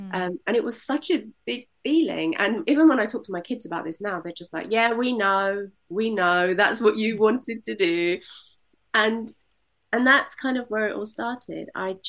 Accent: London, United Kingdom; We grew up in East London, so there was this sense of connection and community.

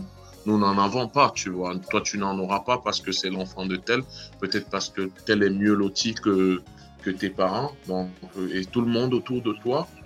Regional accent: Cameroon; also born or lived in Yaoundé; Je viens de Daido, dans une ville, la deuxième ville du Cameroun, je dirais. Enfance plaisir. J'ai fait Yaoundé aussi.

